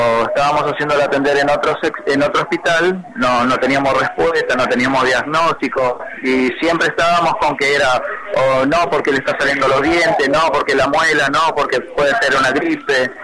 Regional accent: Paso de los Libres, Corrientes, Argentina; now in Buenos Aires, Argentina; Yo soy de procedencia de Paso de los Libres.

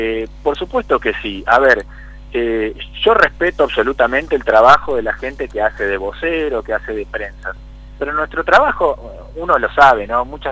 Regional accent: Tostado, Santa Fe, Argentina; Yo soy de Tostado, el norte de Santa Fe. Así que hablo como nosotros los santafesinos.

